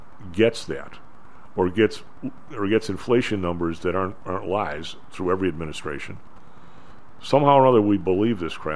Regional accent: Chicago, Illinois, United States; It's in my pocket. I'm from Chicago. Duh.

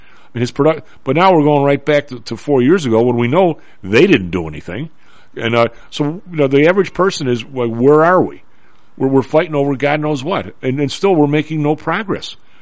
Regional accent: Chicago, Illinois, United States; Come on, we're from the South Side. That doesn't happen.

